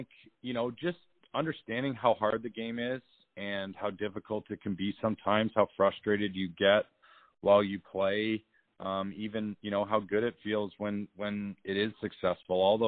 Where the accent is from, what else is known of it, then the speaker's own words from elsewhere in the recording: Toronto, Ontario, Canada; Well, born and raised in Toronto, Canada